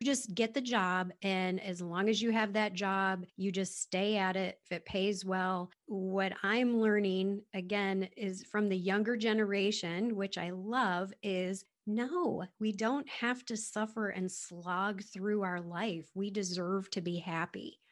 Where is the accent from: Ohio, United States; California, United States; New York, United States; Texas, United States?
New York, United States; Rochester; Because in my generation and older, we come from Rochester, Kodak, Xerox.